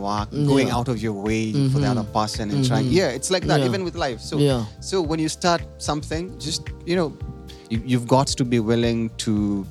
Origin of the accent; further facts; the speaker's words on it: Gilgil, Nakuru County, Kenya; So I grew up in Nakuru County, born and raised in a small town outside Nakuru called Gilgil.